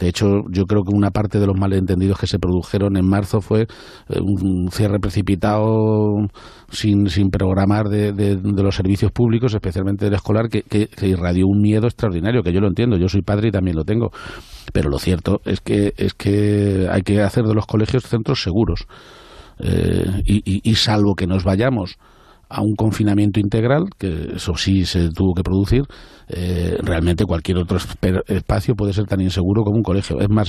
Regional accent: Spain; somos españoles antes que otra cosa

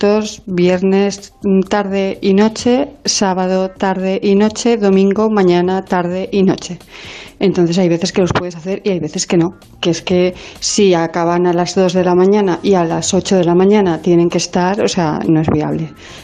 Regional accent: Valencia, Valencian Community, Spain; de Valencia. Fallera desde hace 46 años

